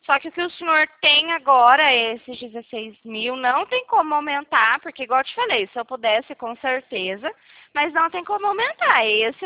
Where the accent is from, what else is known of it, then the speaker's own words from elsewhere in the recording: Arapongas, Paraná, Brazil; Eu sou aqui de Arapongas mesmo.